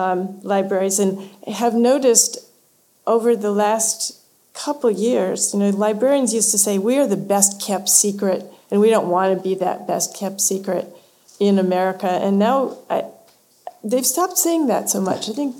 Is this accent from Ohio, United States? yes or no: yes; Ohio, United States; Well, I grew up on Lake Erie in Ohio.